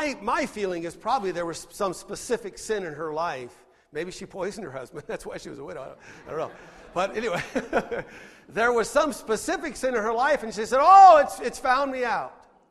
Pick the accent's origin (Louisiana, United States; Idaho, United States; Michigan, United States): Idaho, United States; Twin Falls; my best friend, Jim Mott, we grew up together in Twin Falls, Idaho, did everything together.